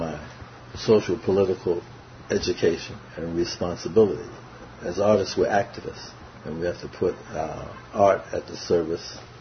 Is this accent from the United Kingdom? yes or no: no; New York, United States; also born or lived in Bronx / Harlem; just growing up in New York on the Lower East Side and having schoolmates and buddies like Ishmael Miranda.